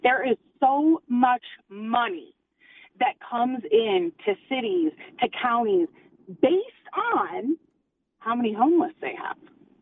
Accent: Aurora, United States; This is my hometown. I'm ready to stand up for every person, regardless of background, in Aurora

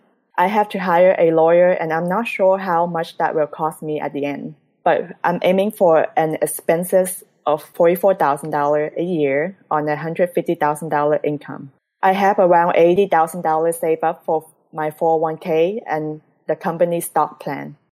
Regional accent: Port Neches, Texas, United States; I'm a pharmacist from Port Neches, Texas.

